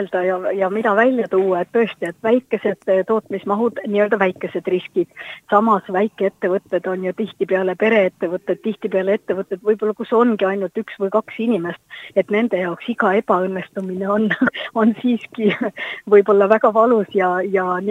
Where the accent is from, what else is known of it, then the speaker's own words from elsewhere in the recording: Pärnu County, Estonia; Pärnumaalt, et kust on kõik suured toidutööstused kahjuks aastate jooksul lahkunud ja see on minu kodukant